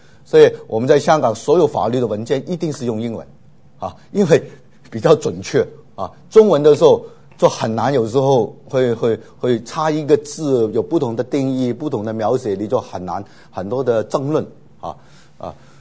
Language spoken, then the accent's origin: Chinese; China